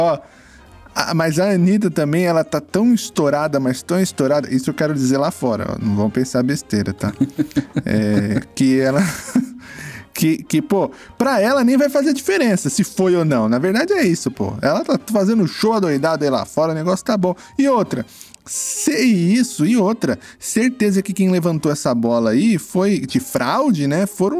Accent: Brazil; Pode ter sido porque nós somos brasileiros?

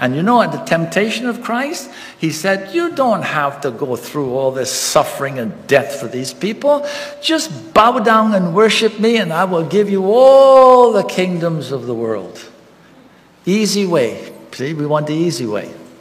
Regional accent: Guyana; My dad was from Suriname, and my mother was from Guyana, so we grew up in Guyana.

